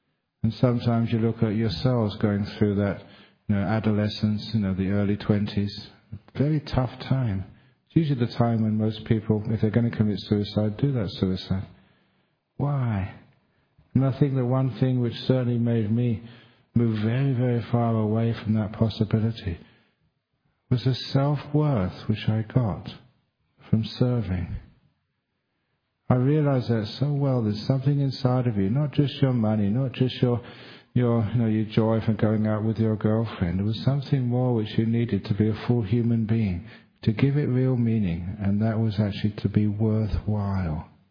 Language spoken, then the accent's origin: English; Australia; I come from Australia.